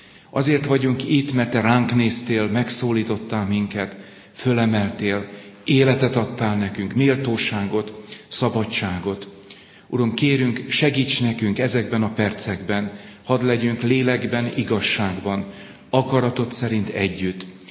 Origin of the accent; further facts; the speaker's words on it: Békés, Hungary; Békés megyei vagyok, ott volt ez a szólás, hogy sötétben minden tehén fekete, nekünk is volt tehenünk, nagy családban nőttem föl